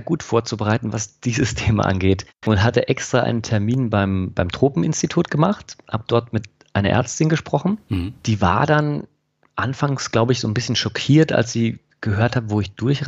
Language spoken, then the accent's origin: German; Freiburg, Baden-Württemberg, Germany; Ich bin da extra in meiner Heimat in Freiburg in ein Geschäft gegangen